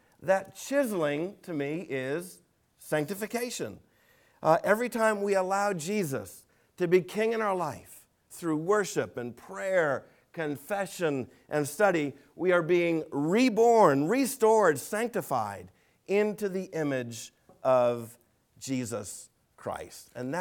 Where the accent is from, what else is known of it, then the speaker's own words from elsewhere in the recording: Boston, Massachusetts, United States; Growing up in Boston, we had a neighbor and member of our church named Walker Hancock.